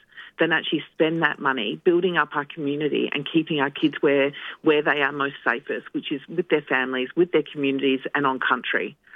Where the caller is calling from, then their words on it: Adelaide, South Australia, Australia; Oh, so I'm zooming in from Kaurna country today, which is in Adelaide. So that's where I'm coming from today.